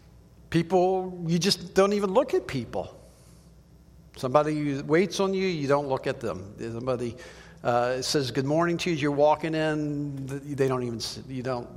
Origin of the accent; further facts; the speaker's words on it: Washington, District of Columbia, United States; He grew up in India, I grew up in Washington, D.C.